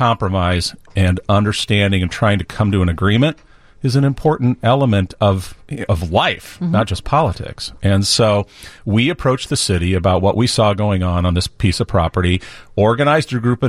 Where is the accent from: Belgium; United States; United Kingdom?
United States; Minnesota; So primarily in Minnesota.